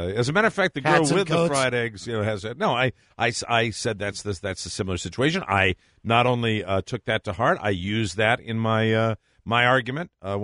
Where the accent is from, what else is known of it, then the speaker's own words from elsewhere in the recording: New England, United States; I'm from New England. I don't understand what he just said.